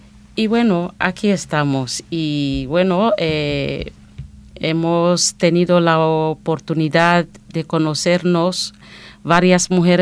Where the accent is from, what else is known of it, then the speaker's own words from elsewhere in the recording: Equatorial Guinea; also born or lived in Castilla-La Mancha, Spain; now in Bilbao, Spain; yo soy de Guinea Ecuatorial, estoy en Bilbao desde el 2007. Antes estaba en Castilla-La Mancha y bueno, me ha gustado lo que es Bilbao y he preferido pues fijar mi residencia permanente aquí en Bilbao.